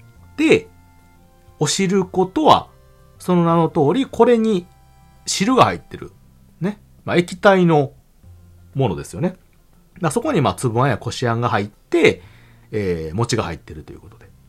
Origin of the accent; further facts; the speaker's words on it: Kansai, Japan; 私、関西なんですけど。